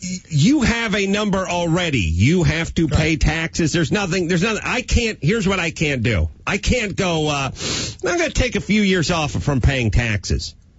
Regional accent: Los Angeles, California, United States; I mean, like, I'm just from Los Angeles, and I'm sort of annoyed.

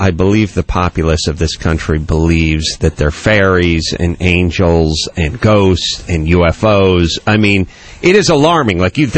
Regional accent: North Hollywood, California, United States; But I grew up in North Hollywood.

